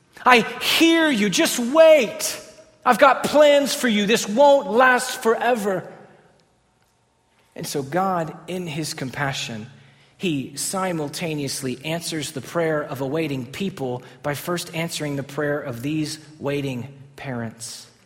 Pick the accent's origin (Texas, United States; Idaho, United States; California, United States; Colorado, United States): Texas, United States; So, I'm from East Texas myself, so it's, let's just own it.